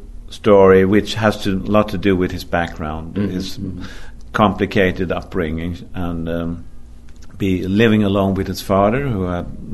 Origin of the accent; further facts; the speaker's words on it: Sweden; English is a second language; because he's from my hometown. And we all in Sweden have a relation to Zlatan.